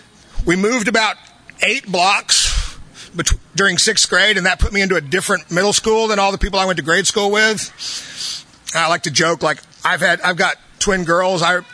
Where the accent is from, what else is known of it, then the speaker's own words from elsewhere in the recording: Austin, Texas, United States; born there; I was born here in Austin. I think there's 9 of us that were born here.